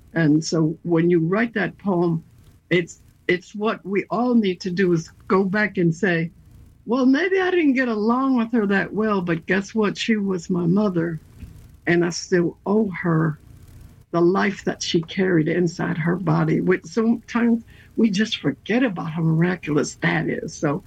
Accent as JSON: {"language": "English", "region": "Midwest", "country": "United States", "lives_now": "California, United States", "said": "but I was sent to college by the farmer. So even though there was a dichotomy there for me, and then I moved to California from the Midwest"}